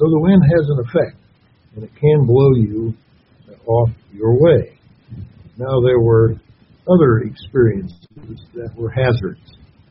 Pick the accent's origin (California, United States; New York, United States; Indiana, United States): Indiana, United States; Kokomo; I was raised in Kokomo, Indiana, 214 West Elm Street. You can't get much more mainline Indiana U.S. citizen than that.